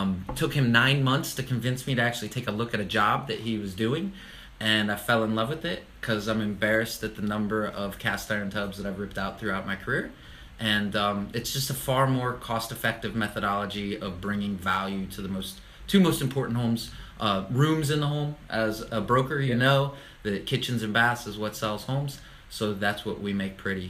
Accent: Ohio, United States; now in Charlotte, United States; So, born and raised in Ohio and came down to Charlotte in 2002 for some sunshine.

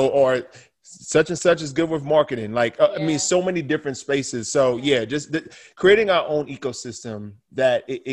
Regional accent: Brooklyn, New York, United States; I mean, I think about even growing up in Brooklyn, New York

